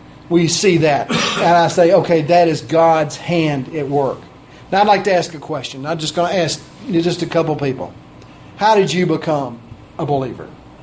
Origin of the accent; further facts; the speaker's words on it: Alabama, United States; born there; I am an Alabamian because I was born here. I am a Scot, Irish, Welsh, who knows what.